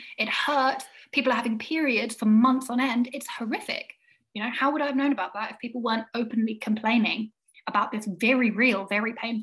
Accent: United Kingdom; How good are we at doing that as British people?

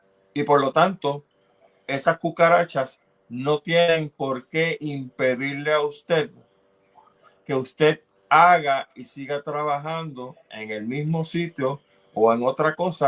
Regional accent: Puerto Rico; soy puertorriqueño

